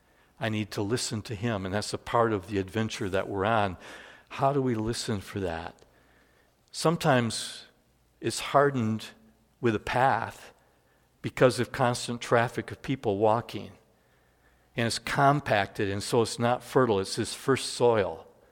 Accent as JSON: {"language": "English", "country": "Netherlands", "tie": "born or raised there", "said": "So in the big church I grew up in Holland"}